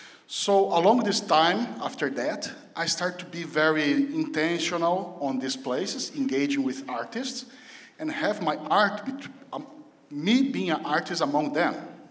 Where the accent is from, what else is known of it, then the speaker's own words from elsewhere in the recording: Brazil; English is a second language; now in Minneapolis, United States; My weird accent is because I come from Brazil.